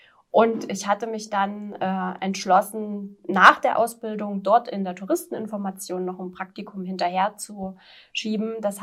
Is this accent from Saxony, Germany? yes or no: yes; Delitzsch, Saxony, Germany; ich bin dann ziemlich früh ausgezogen zu Hause, mit 16 schon, und habe in Delitzsch.